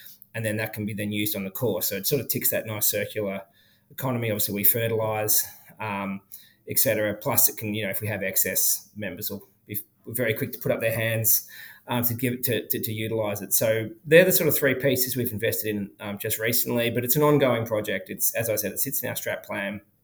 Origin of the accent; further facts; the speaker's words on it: Sorrento, Victoria, Australia; I grew up in Sorrento. I was born and taken home to a fibro in Sorrento in 1981.